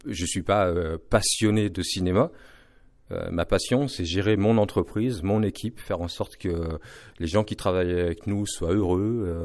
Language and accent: French; Voiron, Auvergne-Rhône-Alpes, France; also born or lived in Saint-Martin-d'Hères / Lyon; j'ai toujours habité là. Je suis né à Voiron. Enfin, à Saint-Martin-d'Hères, mais j'ai toujours vécu à Voiron.